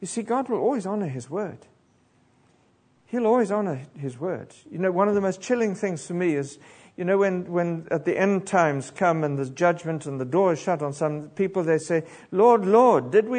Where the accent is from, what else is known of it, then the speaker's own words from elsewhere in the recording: South Africa; I'm not British, I'm South African, but don't be so British.